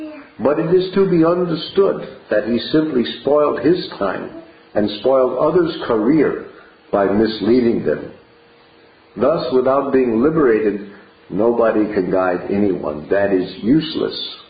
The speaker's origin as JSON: {"language": "English", "country": "United States", "said": "I mean, I come from America, you know."}